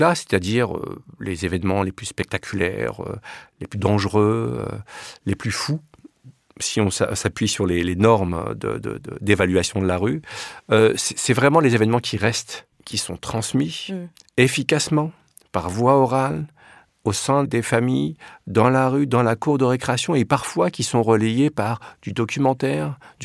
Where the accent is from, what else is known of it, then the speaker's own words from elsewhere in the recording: Paris, Île-de-France, France; also born or lived in Villiers-sur-Marne; j'ai passé jusqu'à 12-13 ans, j'étais à Paris. Et puis après, j'ai déménagé à Villiers-sur-Marne, dans la cité des Hauts-de-Noue. Donc, je suis resté très longtemps à Villiers-sur-Marne, jusqu'en 2005-2006, avant de déménager dans la rue d'en face. Et là, je vis toujours à Villiers-sur-Marne